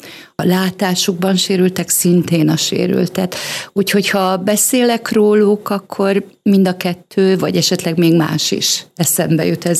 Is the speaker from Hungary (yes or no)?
no; Subotica, Vojvodina, Serbia; born there; De nem Csantavéren születtem, szabadkai születésű vagyok